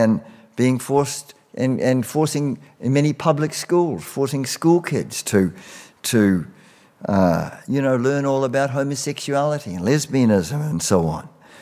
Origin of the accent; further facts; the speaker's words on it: New Zealand; You know, when I grew up in New Zealand, I mean, everything was shut on a Sunday.